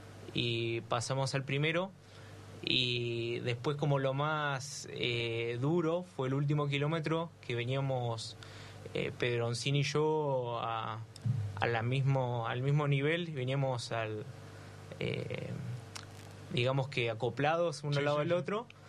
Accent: Punta Alta, Buenos Aires Province, Argentina; Sí, soy de Punta

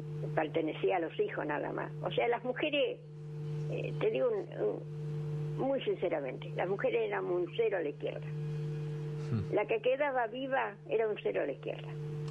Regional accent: Bahía Blanca, Buenos Aires Province, Argentina; born there; now in Saldungaray, Argentina; Mucha gente ni sabía que yo me había ido de Bahía Blanca

